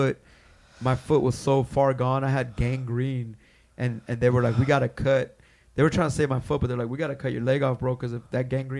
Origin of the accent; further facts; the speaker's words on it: Los Angeles, California, United States; now in San Bernardino, United States; Yeah, I live in San Bernardino, But I grew up in the, you know, man, I grew up on La Brea, man.